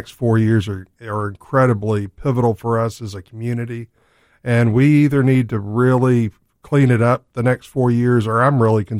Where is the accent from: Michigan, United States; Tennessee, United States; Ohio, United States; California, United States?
Tennessee, United States; Memphis; now in Germantown, United States; I'm from Memphis, living Germantown. This is my community.